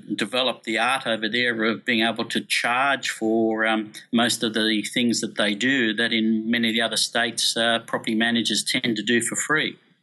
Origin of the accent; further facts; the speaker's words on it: Sydney, New South Wales, Australia; Well, certainly having Sydney as my hometown, that's the area I'm most familiar with.